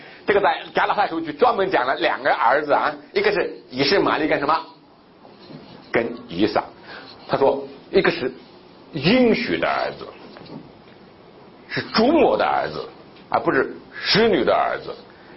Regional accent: Jiangsu, China; 我小的时候，我觉得我是生在一个很小的地方，很贫穷落后的苏北的一个小乡镇。十几岁还没进过县城

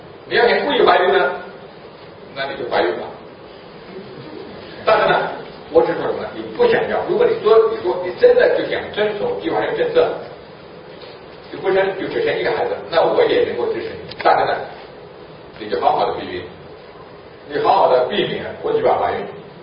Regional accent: China; 是我们中国人话说，是说教

